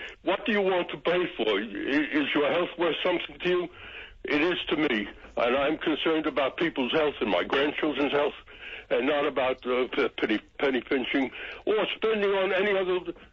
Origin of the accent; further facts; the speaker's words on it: United States; now in United Kingdom; I come from the United States and I can't tell you what Americans think when they realize that there's this marvelous service that they don't have to pay for